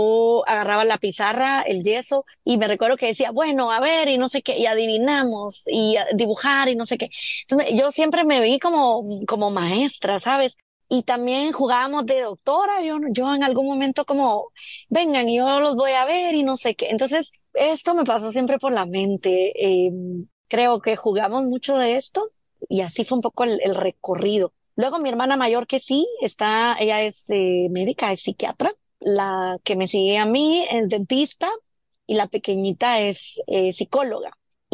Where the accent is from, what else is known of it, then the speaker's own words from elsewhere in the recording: El Progreso, Jutiapa, Guatemala; del Progreso Jutiapa, que ese es el pueblo de donde yo nací. O sea, yo no digo que no soy de Jutiapa, yo digo que soy del Progreso, pero es del Progreso Jutiapa, porque yo ahí crecí, en el barrio y así, en el barrio La Lomita